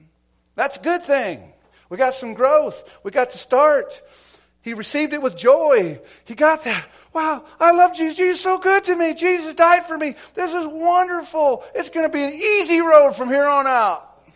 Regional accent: Montana, United States; I was raised in Montana

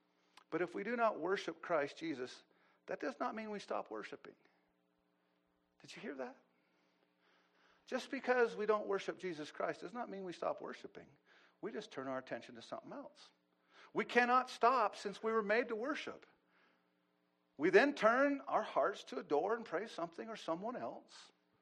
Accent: Montana, United States; I was witnessing to a man once, and I told him I was from Montana.

